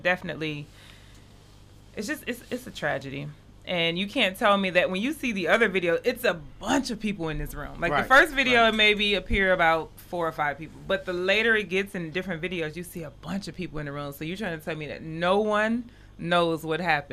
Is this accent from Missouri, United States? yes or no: yes; St. Louis, Missouri, United States; What my hometown is known as, St. Louis.